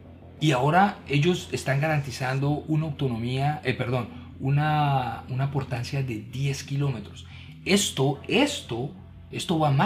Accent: Colombia; En Colombia, mira, yo soy colombiano y en Colombia decimos

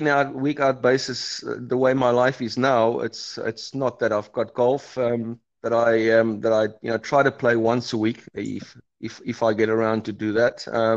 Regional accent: Cape Town, Western Cape, South Africa; now in Johannesburg, South Africa; I grew up in Cape Town, and after my pro career, I built my dream house there on the ocean and living on the beach.

